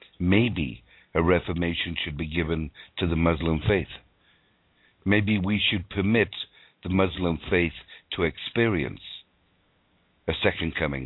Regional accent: Canada; The last few months have been very revealing as a Canadian and very enlightening as a human being.

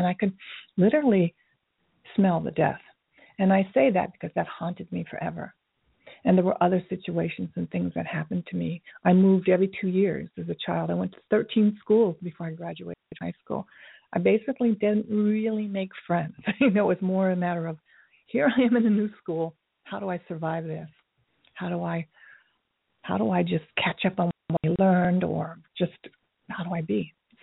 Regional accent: Tokyo, Japan; You know, I grew up in Tokyo during the Vietnam War, so in the 60s

